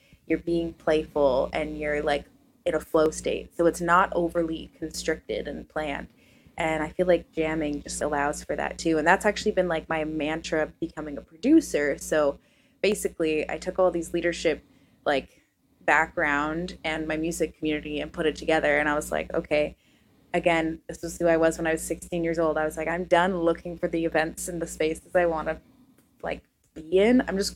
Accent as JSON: {"language": "English", "region": "Ontario", "country": "Canada", "tie": "born or raised there", "moved": "yes", "said": "I was almost a Victoria baby, but I was raised in Ontario, and then my mom took us on a trip to revisit out here"}